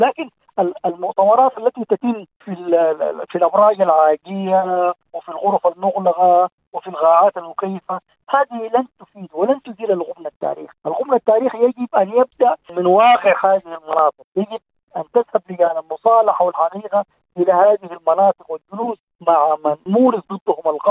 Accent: Sudan; نحن كسودانيين أيضا لنا واقعنا، لنا ظروفنا الخاصة، لنا تركيبتنا الخاصة

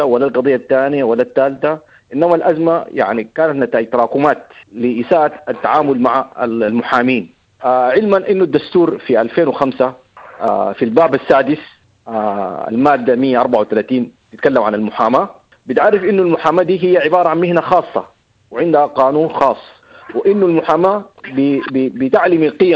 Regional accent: Sudan; ما حصل إلا عندنا في السودان

